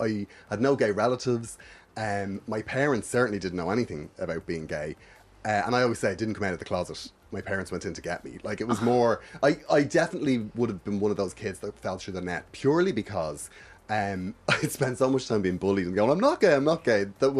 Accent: Dublin, Leinster, Ireland; Yeah, well, I grew up in Finglas. Yep. I went to school in Finglas back in the 90s.

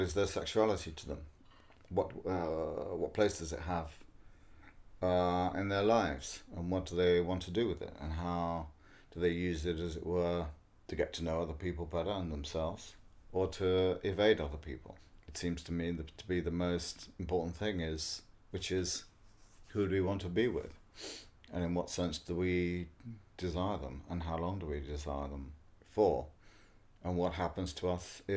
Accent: United Kingdom; growing up in Britain as a mixed-race kid in the 60s and 70s.

